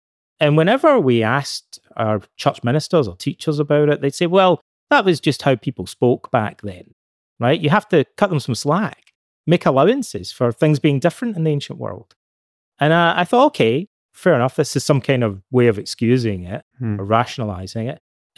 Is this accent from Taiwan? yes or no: no; Scotland, United Kingdom; When I was a kid and I grew up in Scotland, I was brought up in the Church of Scotland.